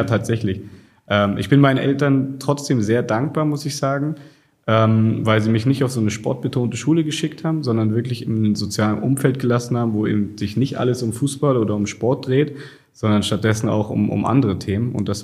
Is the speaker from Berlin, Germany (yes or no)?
yes; Berlin, Germany; In Berlin, Reinickendorf, Tegel, ja, Nähe Flughafen, ganz behütet, viel Grün drumherum, auch wenn man das immer von Berlin gar nicht so erwartet, aber mir ging es wirklich sehr gut in der Kindheit.